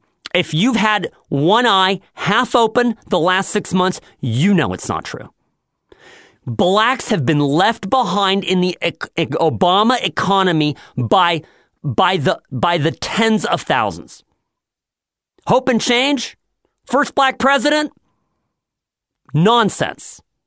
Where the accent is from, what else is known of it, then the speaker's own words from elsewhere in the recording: United Kingdom; I'm British, but he's a British guy.